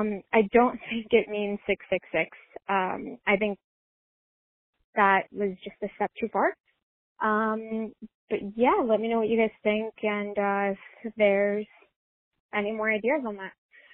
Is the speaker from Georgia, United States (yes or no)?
yes; Atlanta, Georgia, United States; I'm from Atlanta.